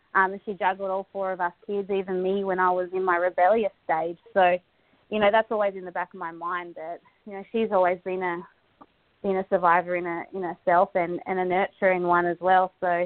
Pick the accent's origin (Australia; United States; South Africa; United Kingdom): Australia; We're Australian. I don't know if you've got the got the vibe that Aussies are just bred tough.